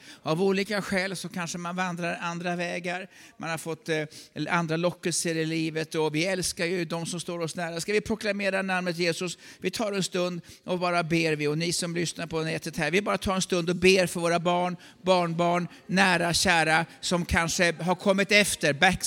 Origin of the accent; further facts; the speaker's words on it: Sigtuna, Stockholm County, Sweden; Jag kommer från Sigtuna och det känns gott att få vara här.